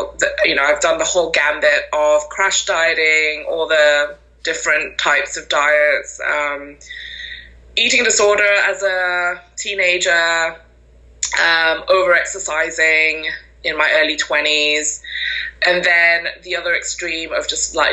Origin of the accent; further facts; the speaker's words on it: Malaysia; now in York, United Kingdom; I'm in a city in the north of England called York, The original York, not New York. but I'm originally from Malaysia.